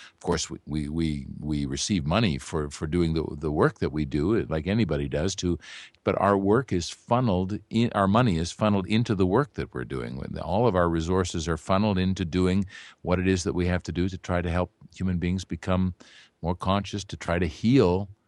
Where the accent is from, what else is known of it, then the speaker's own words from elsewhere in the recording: Vancouver, British Columbia, Canada; And I grew up in the Vancouver area where they started.